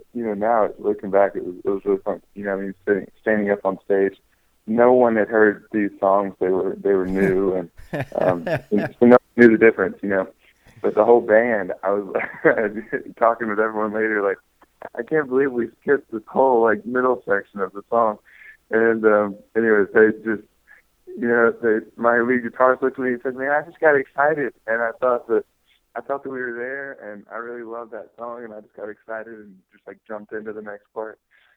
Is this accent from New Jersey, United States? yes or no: no; Charlotte, North Carolina, United States; the album release that I played just outside of my hometown in Charlotte